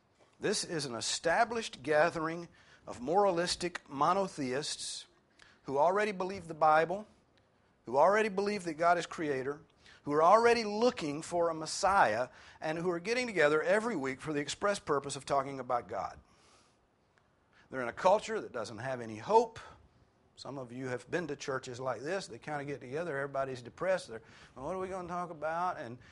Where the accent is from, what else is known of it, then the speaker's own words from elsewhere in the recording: Rome, Georgia, United States; You know, I was from Rome, Georgia, for a part of my time